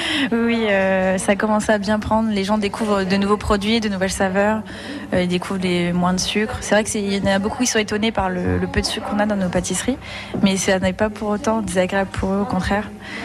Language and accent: French; Beauvais, Hauts-de-France, France; Non, pas du tout. Je suis de Beauvais à la base.